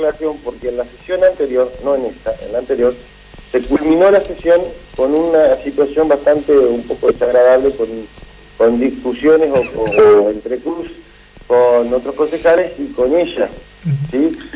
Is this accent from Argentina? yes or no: yes; Paraná, Entre Ríos, Argentina; Yo soy de Paraná y viví en Paraná.